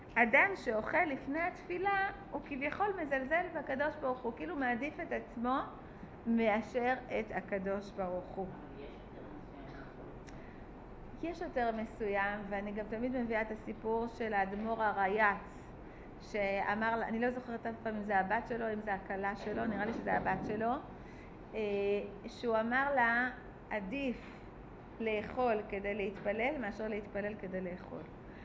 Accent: Beersheba, Southern District, Israel; אני במקור מבאר שבע, פעם ראשונה שהייתי פה, כאילו זה היה וואו.

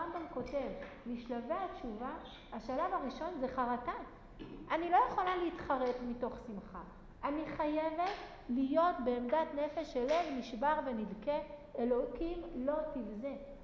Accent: Kiryat Gat, Southern District, Israel; תמיד יש לי תמונה, אני מקריית גת.

